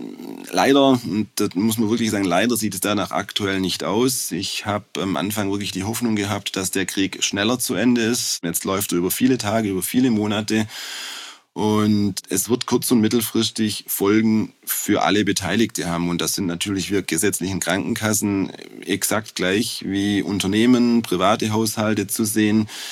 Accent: Swabia, Germany; Ja, man hört's unschwer. Ich komme aus Schwaben, bin Schwabe, bin 43 Jahre alt

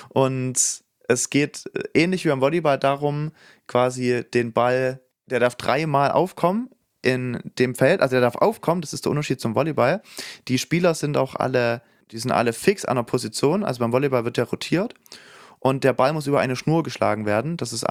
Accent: Saxony, Germany; da, wo ich herstamme in Sachsen, gibt es vielleicht 15 bis 20 Vereine.

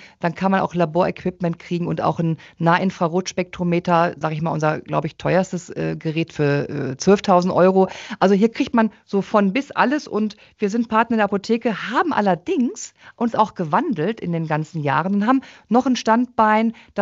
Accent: North Rhine-Westphalia, Germany; moved away as an adult; now in Koblenz, Germany; Ich bin nämlich eigentlich aus dem Ruhrpott. Ja, und bin dann 1997 aus dem Ruhrgebiet weggezogen in den Koblenzer Raum, in dem ich jetzt immer noch heimisch bin und mich auch sehr wohl fühle.

